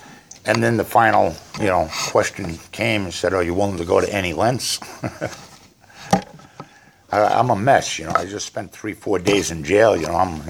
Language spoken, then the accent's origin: English; Brooklyn, New York, United States; accent: Brooklyn; maybe it was my Brooklyn accent, but this is a southern town